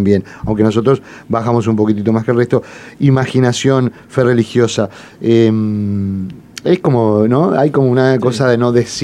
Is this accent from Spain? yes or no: no; Uruguay; Acá, en realidad, somos bien uruguayos.